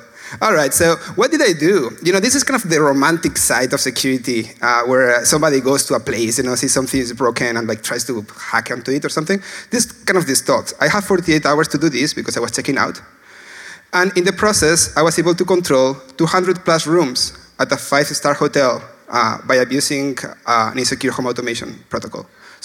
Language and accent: English; Castilla-La Mancha, Spain; So I'm a Spanish guy. I'm from La Mancha, where the windmills are and all that stuff.